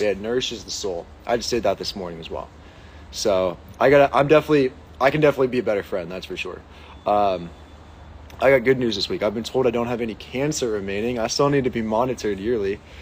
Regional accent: Pittsburgh, Pennsylvania, United States; I'm from Pittsburgh.

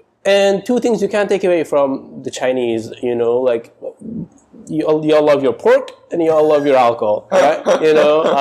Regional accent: Iran; 85 million of us back home

